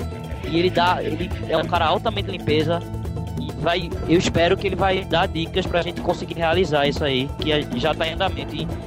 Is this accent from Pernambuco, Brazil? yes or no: yes; Recife, Pernambuco, Brazil; Eu sou de Recife.